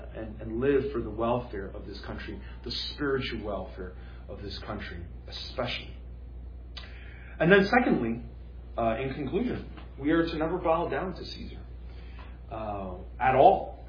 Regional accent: United States; We are American, most of us, all of us, I would say, right? We want to be, law-abiding citizens. We want to be patriotic. We love our country. This is the country we were born in, many of us, and we've been raised in this country.

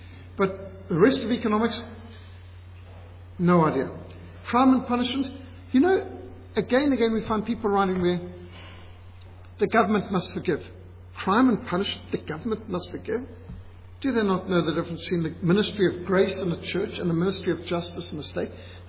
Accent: Zimbabwe; born or raised there

